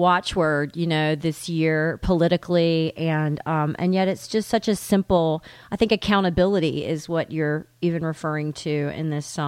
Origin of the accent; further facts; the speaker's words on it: Tennessee, United States; I was going to school in Memphis and had friends in Atlanta and was growing up in East Tennessee.